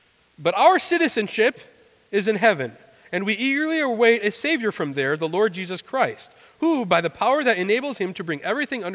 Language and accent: English; Grand Rapids, Michigan, United States; born there; I was born in Grand Rapids. I am a citizen here. My birth certificate says I'm from here. My parents were from here.